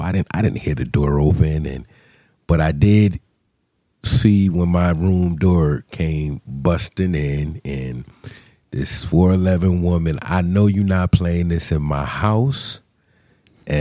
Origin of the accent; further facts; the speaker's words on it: New Haven, Connecticut, United States; I grew up right here in the city of New Haven, West Hill Projects Apartments.